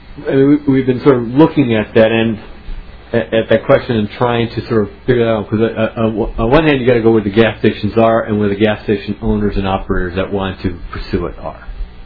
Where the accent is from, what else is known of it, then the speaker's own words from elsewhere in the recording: St. Paul, Minnesota, United States; There aren't many, for example, in my hometown of St. Paul.